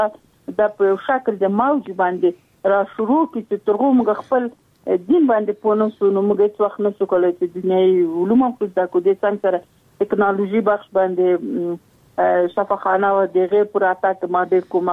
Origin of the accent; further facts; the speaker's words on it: Logar, Afghanistan; د لوګر ولایت یم د محمد اغي ولسوالي او د سرخاو د کلی